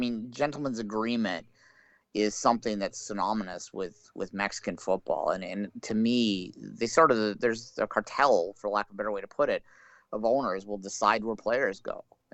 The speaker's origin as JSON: {"language": "English", "country": "Canada", "said": "I equate it to, like, as a Canadian, we watch our hockey teams play each other. And as a Canadian, we don't want to ever lose to them"}